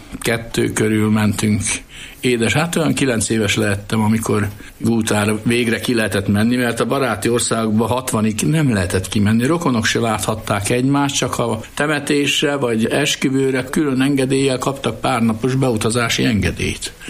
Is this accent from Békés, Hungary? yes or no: yes; Békés, Hungary; born there; Én már itt születtem Békés megyébe